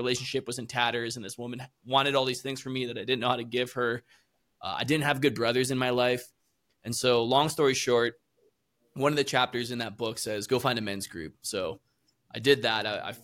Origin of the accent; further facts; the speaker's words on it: Canada; I'm originally from Canada